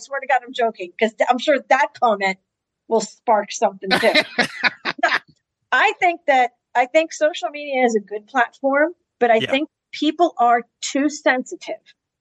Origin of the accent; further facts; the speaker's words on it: Pittsburgh, Pennsylvania, United States; Just to be clear, I was born and raised in Pittsburgh.